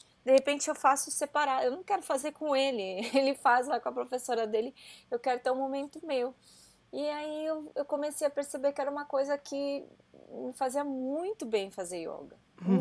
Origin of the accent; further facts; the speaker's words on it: Brazil; mas eu acho que eles têm muitos privilégios que nós, como brasileiros, nunca tivemos, entendeu?